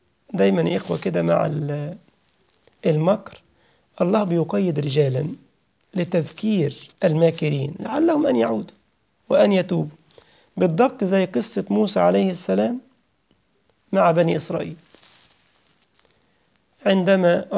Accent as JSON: {"language": "Arabic", "country": "Egypt", "said": "ربنا ضرب عليهم التيه في شبه جزيرة سيناء عندنا في مصر لمدة 40 سنة"}